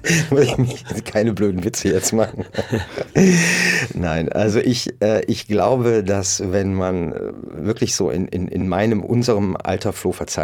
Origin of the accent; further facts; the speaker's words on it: Mönchengladbach, North Rhine-Westphalia, Germany; now in Cologne, Germany; Ja, Köln ist meine Heimat. Genau, ich bin nicht gebürtiger Kölner, aber ich bin aus Mönchengladbach und ich lebe in Köln.